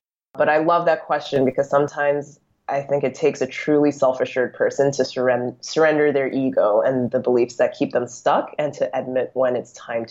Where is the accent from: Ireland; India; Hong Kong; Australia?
Hong Kong; also born or lived in New York City, United States; I'm ethnically half Hong Kong Chinese and half Belgian. I grew up in Hong Kong, and I had always attended British international schools. And then I moved to New York City when I was 17 and moved back to Hong Kong at age 27